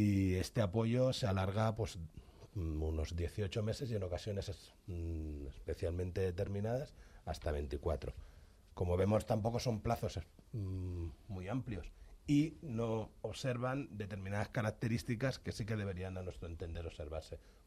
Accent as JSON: {"language": "Spanish", "town": "Alicante", "region": "Valencian Community", "country": "Spain", "said": "Esos son los jubilados ingleses, que soy de Alicante, y doy fe que sí que es diferente."}